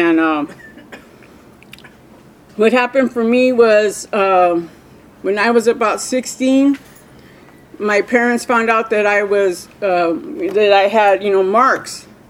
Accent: Montebello, California, United States; You know, I came from the East LA area. I was raised over here in East LA area, Montebello to be specific.

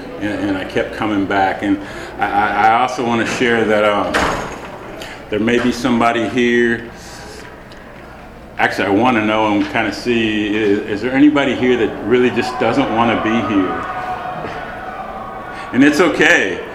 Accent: Citrus Heights, California, United States; For me, I'm from Sacramento, California. I grew up in Citrus Heights.

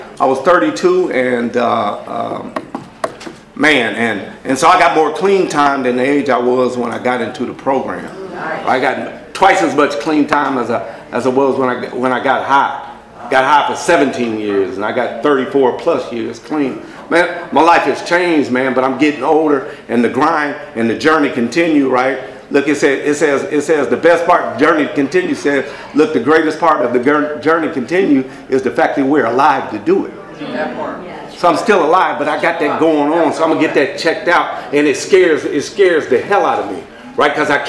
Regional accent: Midwest, United States; I'm from the Midwest.

